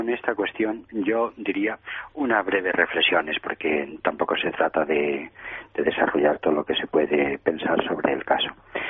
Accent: Spain

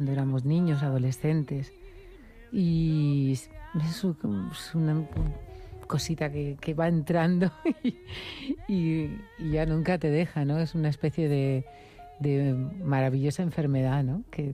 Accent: Yecla, Region of Murcia, Spain; born or raised there

